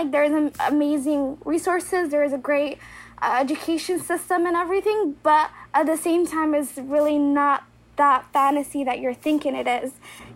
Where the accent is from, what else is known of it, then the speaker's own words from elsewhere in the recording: Somalia; now in United States; I'm not American, I'm Somali.